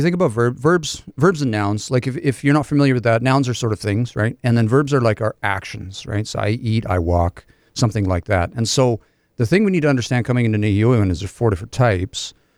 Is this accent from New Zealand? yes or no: no; Canada; growing up in Treaty 6 territory, right?